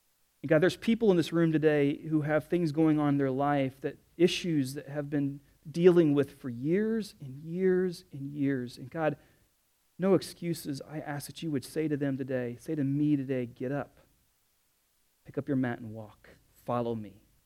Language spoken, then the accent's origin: English; Indianapolis, Indiana, United States; So I come from Indianapolis, and I'll be honest with you.